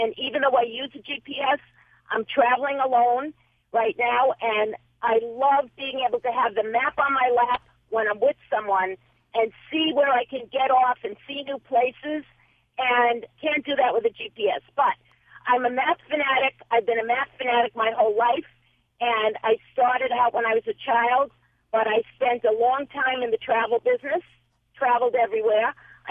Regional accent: Boston, Massachusetts, United States; Hi, Tom. I'm actually in New Haven. I'm from Boston. I'm a BUR listener.

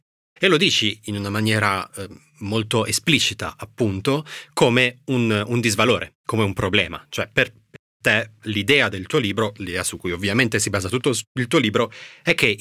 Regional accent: Bologna, Emilia-Romagna, Italy; io sono di Bologna, ci andavo spesso da ragazzino, in Riviera Romagnola non si mangia il pesce

